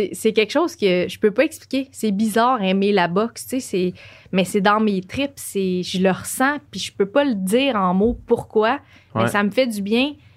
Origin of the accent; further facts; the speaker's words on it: Joliette, Quebec, Canada; now in Montreal, Canada; C'est pour ça que je déménageais à Montréal. Tu sais, je viens de Joliette.